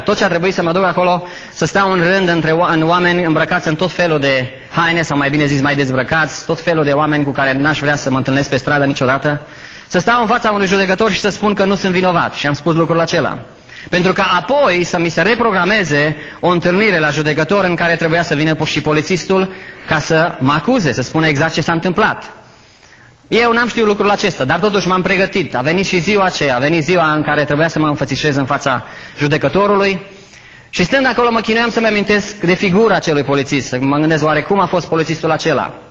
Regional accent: Romania; Cei care am crescut în România, care am crescut măcar 20 de ani în România, cei care ați crescut la fel ca și mine

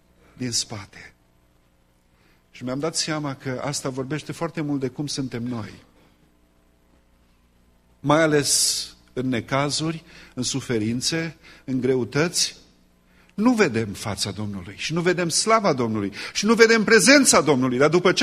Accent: Romania; Pentru că suntem români și ne place poezia și cântarea, închei cu versurile din cântarea aceea.

